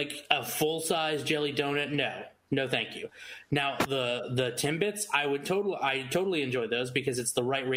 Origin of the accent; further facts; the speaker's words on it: Niagara Falls, New York, United States; I am from Niagara Falls, New York, originally, and DeCamillo's is like the bakery up there. And this bread was essentially what I was raised on. But when I moved out of town